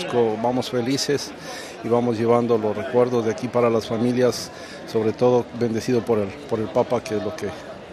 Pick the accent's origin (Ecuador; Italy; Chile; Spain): Ecuador; Somos de Ecuador. Sí, somos una familia de tres hermanos con sus respectivos consortes que estamos aquí.